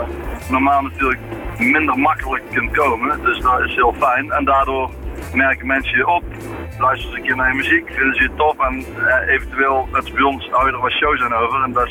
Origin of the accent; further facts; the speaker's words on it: North Brabant, Netherlands; de warmte die wij als Brabanders met elkaar hebben